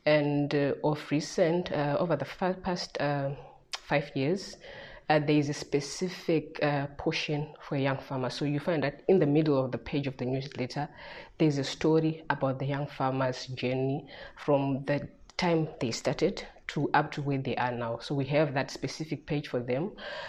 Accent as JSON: {"language": "English", "country": "Zimbabwe", "said": "I'm from Zimbabwe."}